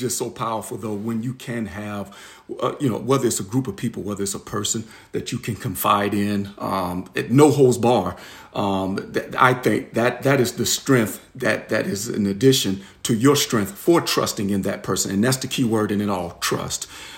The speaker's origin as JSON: {"language": "English", "region": "the South", "country": "United States", "tie": "born or raised there", "said": "I grew up here in the South. You know, we're Southern gentlemen."}